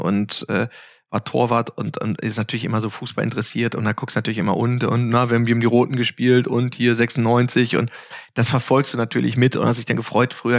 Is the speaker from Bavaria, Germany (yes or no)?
no; Hanover, Lower Saxony, Germany; born there; Naja, ich bin in Hannover geboren